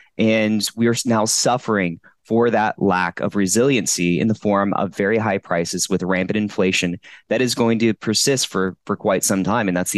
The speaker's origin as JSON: {"language": "English", "town": "Plant City", "region": "Florida", "country": "United States", "tie": "born or raised there", "said": "winter strawberries that are coming out of Plant City, my hometown."}